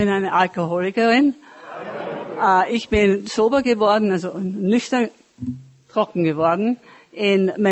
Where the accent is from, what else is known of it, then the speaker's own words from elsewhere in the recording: Vienna, Austria; now in New York, United States; Ich bin eine Wienerin, noch immer.